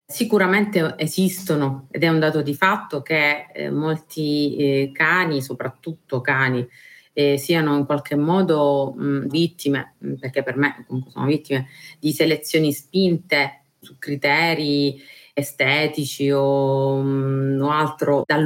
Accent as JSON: {"language": "Italian", "town": "Palermo", "region": "Sicily", "country": "Italy", "tie": "born or raised there", "said": "La sensazione che ho da palermitana, che vive qui, insomma, da sempre, no?"}